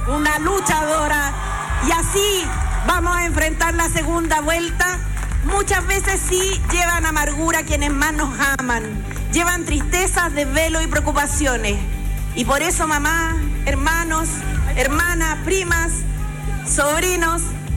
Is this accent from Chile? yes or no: yes; Chile; Así somos los chilenos.